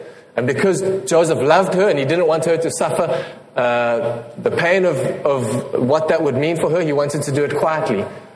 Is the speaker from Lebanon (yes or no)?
no; Johannesburg, Gauteng, South Africa; I'm a city boy. I grew up in Joburg, Igoli, or Gauteng province.